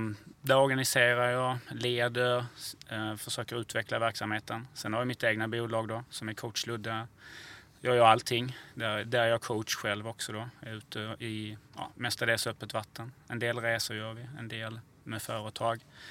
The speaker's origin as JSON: {"language": "Swedish", "region": "Skåne", "country": "Sweden", "tie": "born or raised there", "said": "Jag är uppväxt nere på Österlen. Och mamma, pappa ute på landet. En bonddräng var precis vad jag var."}